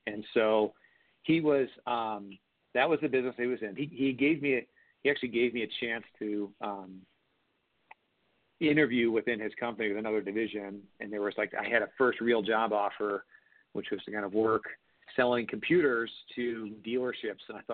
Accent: Illinois, United States; also born or lived in New Jersey; Yeah, I was born in Jersey. I think there was an old Saturday Night Live bit with that, but we moved to Illinois when I was about two, suburb outside of Chicago.

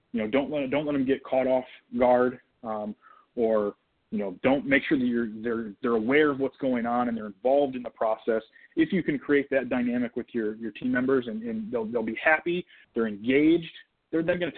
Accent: Michigan, United States; But ultimately, you know, I'm Michigan is my home. I mean, that's my home state. I love the state. So I ultimately wanted to come back.

